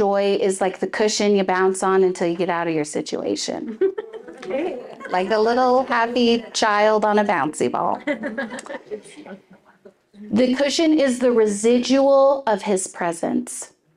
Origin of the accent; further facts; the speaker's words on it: Klamath, United States; also born or lived in Springfield; So we grew up in Klamath, and then we moved away to Springfield.